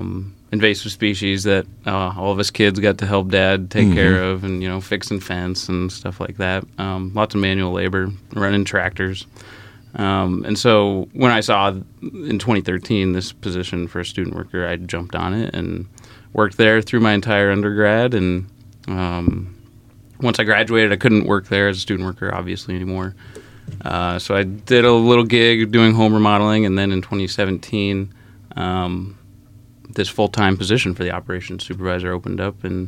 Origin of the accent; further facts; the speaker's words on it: Syracuse, Nebraska, United States; I grew up in Syracuse, Nebraska.